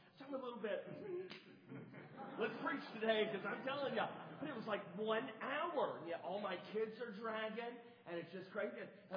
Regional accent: North Carolina, United States; also born or lived in Alabama; I grew up in North Carolina, Alabama, my whole life, and I remember working in North Carolina

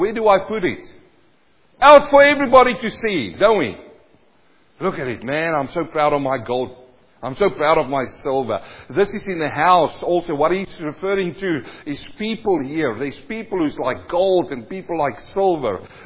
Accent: South Africa; you come from India, I come from South Africa.

